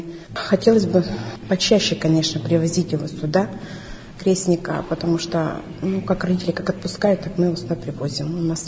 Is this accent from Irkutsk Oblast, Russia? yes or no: no; Asbest, Sverdlovsk Oblast, Russia; я из Асбеста.